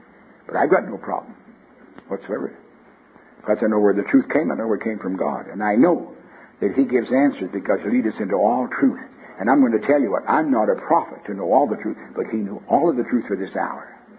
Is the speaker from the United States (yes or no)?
no; Canada; born there; I was born in Canada. We had to register our armaments every time you bought something.